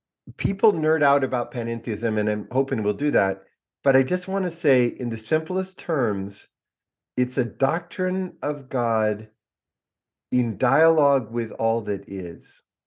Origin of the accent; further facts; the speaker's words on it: California, United States; So I'm a kid from the Redwood Forest and the Pacific Coast.